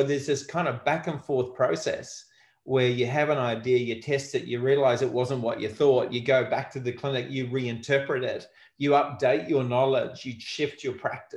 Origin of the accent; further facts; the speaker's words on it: New Zealand; moved away as an adult; now in Australia; Okay, so I grew up in New Zealand, and I went to school there, and I did my basic physiotherapy training there.